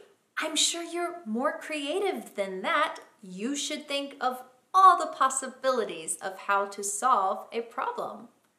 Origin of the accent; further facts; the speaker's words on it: United States; But I didn't know that because I'm from the United States.